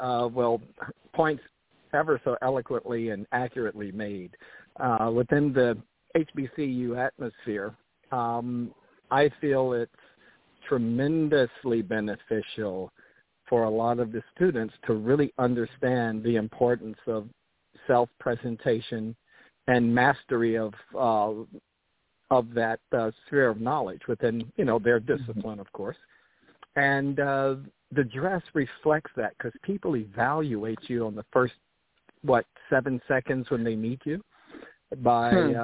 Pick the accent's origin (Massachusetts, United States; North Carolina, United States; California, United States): North Carolina, United States; I grew up in North Carolina.